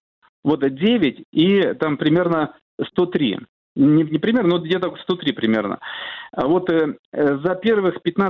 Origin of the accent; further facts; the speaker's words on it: Russia; ко мне после доклада подходили и спрашивали, точно ли я из России. Я говорю, да, конечно